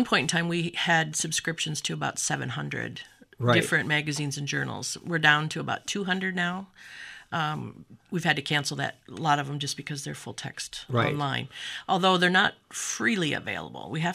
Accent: Waterloo, Iowa, United States; now in Rockford, United States; And I grew up in Waterloo, Iowa. And when we moved to Rockford for my husband's job, I got a job there working for the Northern Illinois Library System in Rockford.

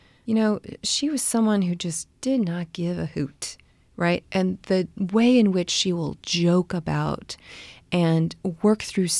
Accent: Atlanta, Georgia, United States; When I was growing up, I grew up in Atlanta, outside of Atlanta, Georgia, and I had family in Tennessee.

